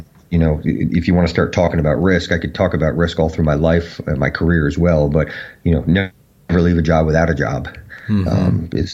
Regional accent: New York, United States; I'm from Westchester, New York, right. Which is outside of, it's about, 30, 40 miles outside of Manhattan.

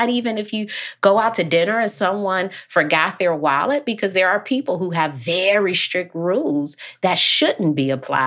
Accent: Detroit, Michigan, United States; I grew up in Detroit, and when I was in undergrad, I noticed that I was having some challenges

